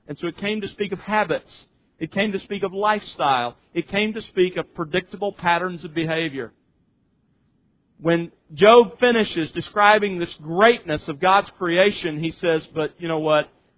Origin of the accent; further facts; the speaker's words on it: Mobile, Alabama, United States; I grew up in Mobile, Alabama. Every summer afternoon, about 2 o'clock to 3 o'clock, some of you have lived there, you'll know what I mean, a thunderstorm came off of the Gulf of Mexico